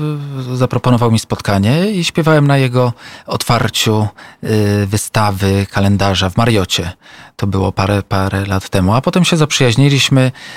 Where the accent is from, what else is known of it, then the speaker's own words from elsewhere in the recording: Kraków, Lesser Poland, Poland; born there; gdzieś tam pojawiałem się w Krakowie, bo urodziłem się w Krakowie